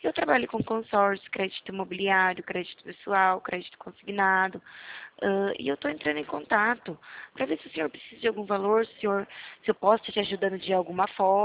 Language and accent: Portuguese; Limeira, São Paulo, Brazil; eu sou aqui da cidade de Limeira, tá?